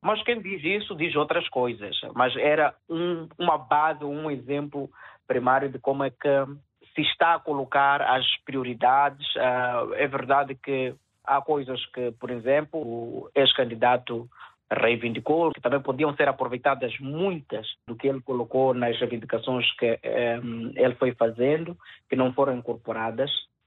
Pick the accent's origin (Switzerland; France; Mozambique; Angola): Mozambique; Dá a sensação de que estamos a ser burlados enquanto moçambicanos.